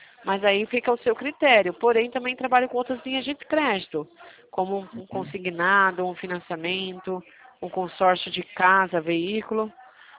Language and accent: Portuguese; Jundiaí, São Paulo, Brazil; eu sou de Jundiaí, interior de São Paulo.